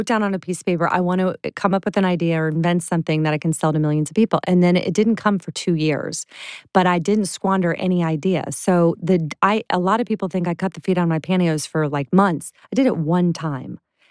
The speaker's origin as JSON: {"language": "English", "town": "Clearwater", "region": "Florida", "country": "United States", "said": "I sell fax machines. I'm from Clearwater, Florida. I've never taken a business class."}